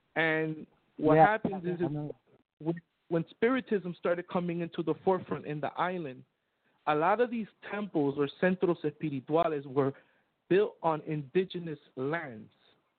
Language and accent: English; Miami, Florida, United States; born there; When I lived in Florida, when I lived in Miami, I was born in Miami, Florida.